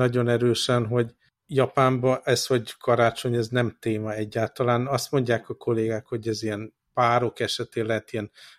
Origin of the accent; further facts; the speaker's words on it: Hungary; mint európai, és mint magyar, és nekem a család, ami a legfontosabb karácsonykor